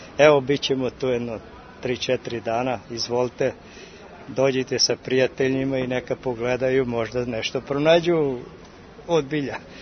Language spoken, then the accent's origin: Serbian; Pirot, Southern and Eastern Serbia, Serbia; dolazim iz Pirota, bavim se sakupljanjem prirodnog samoniklog bilja na području Stare planine Pirot okolina.